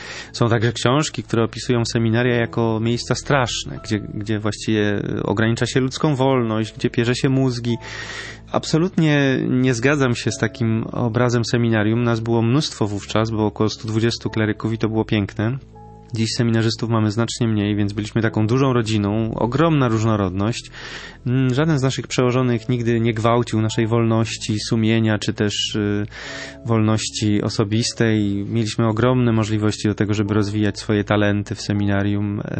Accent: Kielce, Świętokrzyskie Voivodeship, Poland; wróciłem do mojej rodzinnej miejscowości, to były Kielce, z Warszawy, niedaleko, pociągiem.

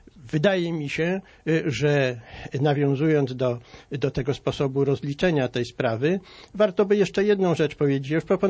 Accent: Warsaw, Masovian Voivodeship, Poland; No ja jestem niemalże tubylcem, ponieważ wychowałem się na Sadybie.

